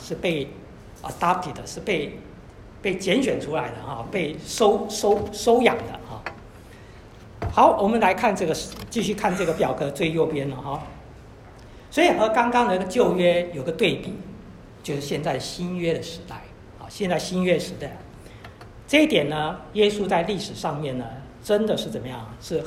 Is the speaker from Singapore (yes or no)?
no; China; 我们中国人比较少讲这个概念